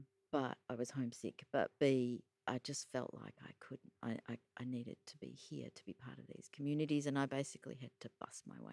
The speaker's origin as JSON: {"language": "English", "country": "Australia", "also_born_or_lived": "New Zealand", "said": "I'm Australian, and then I was living in New Zealand and published in New Zealand."}